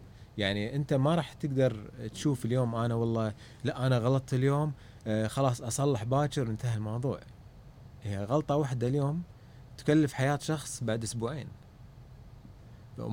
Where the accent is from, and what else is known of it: Kuwait